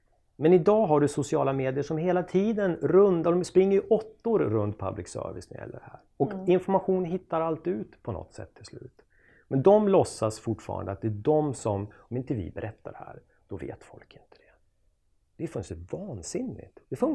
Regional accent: Östersund, Jämtland County, Sweden; Det är inget hippt att åka upp till Östersund där jag kommer ifrån.

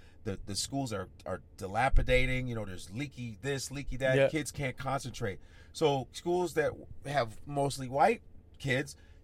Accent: Chicago, Illinois, United States; because when I grew up in Chicago

